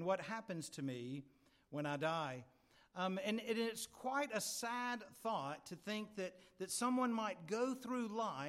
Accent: United Kingdom; this is going to feel a bit awkward because we're British

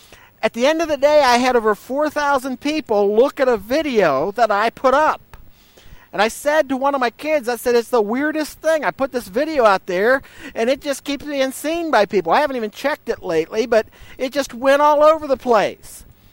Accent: East Liverpool, Ohio, United States; Back in my hometown of East Liverpool, if you don't know it, I'm sure I've told you before, East Liverpool used to be known as the pottery capital of the world.

